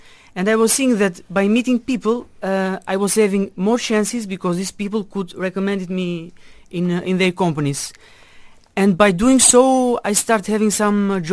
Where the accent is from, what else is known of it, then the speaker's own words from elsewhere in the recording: Albania; also born or lived in Italy / Belgium; About me, I am from Albania. I have a bachelor in business administration that I did in Italy, and after that I moved in Belgium